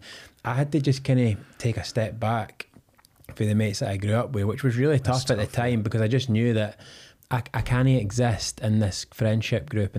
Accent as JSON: {"language": "English", "region": "Scotland", "country": "United Kingdom", "tie": "born or raised there", "said": "growing up in Scotland, you know, where I grew up, it's quite hard to be a young guy at 22 that doesn't drink alcohol."}